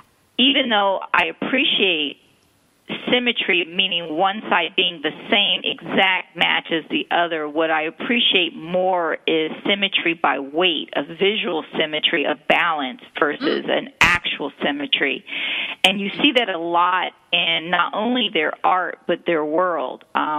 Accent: Philadelphia, Pennsylvania, United States; now in Maryland, United States; But anyway, I'm from Philadelphia. I got married and moved to Maryland

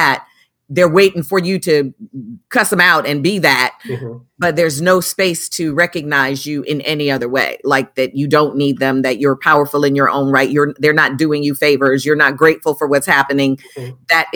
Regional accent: Chicago, Illinois, United States; Because I grew up in Chicago. I grew up in a Black family. I'm a civil rights baby, you know?

